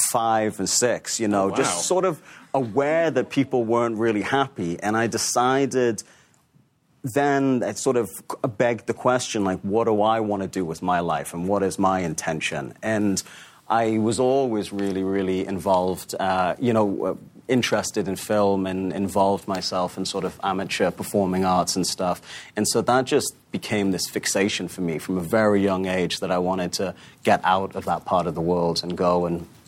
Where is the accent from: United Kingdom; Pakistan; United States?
United Kingdom; Newcastle, North East England; You know, I grew up in Newcastle, like you said, which was a big, important city in the Industrial Revolution.